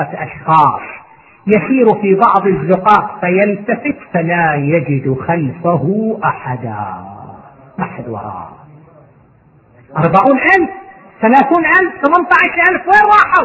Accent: Qatif, Eastern Province, Saudi Arabia; يعني من الكوفة مو من عائلة … عندنا في القطيف

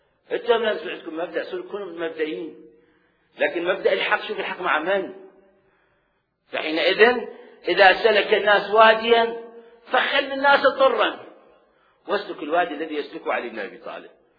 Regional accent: Iraq; accent: Iraqi; هاي لغة عراقية، أنا أفتخر بها، أنا عراقي وأفتخر بهاي لغتي، هاي لهجة عراقية أتكلم بها

